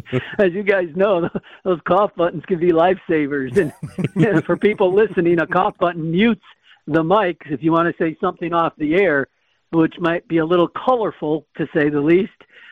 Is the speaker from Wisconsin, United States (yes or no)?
yes; Milwaukee, Wisconsin, United States; I grew up in the Milwaukee area. I remember going to games as a kid at County Stadium, sitting in the bleachers for $2.